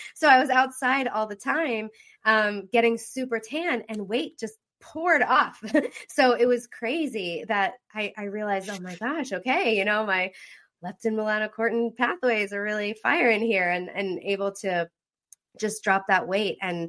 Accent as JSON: {"language": "English", "town": "Long Island", "region": "New York", "country": "United States", "tie": "born or raised there", "said": "So when I was little, I grew up on Long Island and we lived 10 minutes away from the beach."}